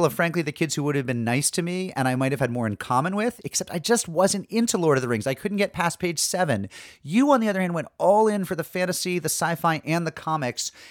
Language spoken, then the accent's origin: English; Indiana, United States; moved away; I was raised in Indiana in an interfaith home with a Catholic-turned-Buddhist father and a Jewish-turned-tarot-reading mother.